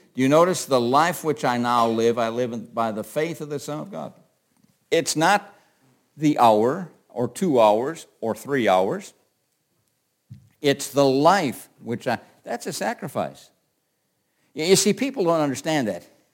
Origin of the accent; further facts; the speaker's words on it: Ironwood, Michigan, United States; born there; I was born in Ironwood, Michigan. I don't know if you know where that is. That's a little rinky-dink town way up in the upper peninsula of Michigan.